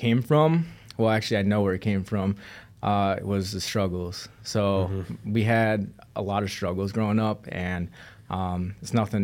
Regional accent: Minnesota, United States; also born or lived in Houston, Texas; So I was living in Houston, Texas. So I grew up in Minnesota, and I got into some trouble when I was like 17, 18 years old.

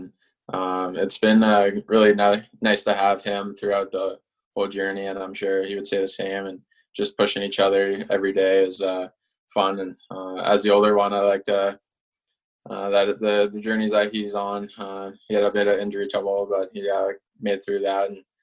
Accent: London, Ontario, Canada; I got to play in my hometown 3 times a year in the Midwest Division, so it was always a good time getting back to London and playing at the Bud there.

